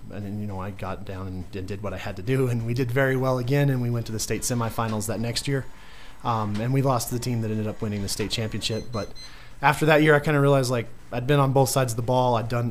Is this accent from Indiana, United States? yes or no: no; Raton, New Mexico, United States; So I am originally from Raton. I graduated there from 2005